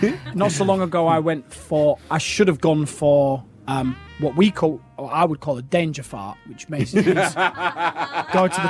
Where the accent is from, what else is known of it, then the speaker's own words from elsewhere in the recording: Hull, Yorkshire and the Humber, United Kingdom; But then from my hometown, people don't really pronounce the H's. So they would say, I would say from Ull.